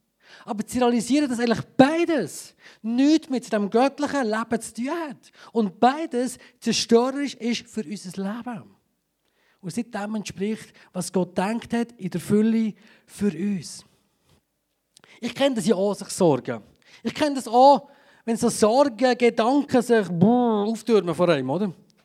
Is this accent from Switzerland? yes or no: yes; Switzerland; Wir sind Schweizer, wir sind diplomatisch, wir sind sachlich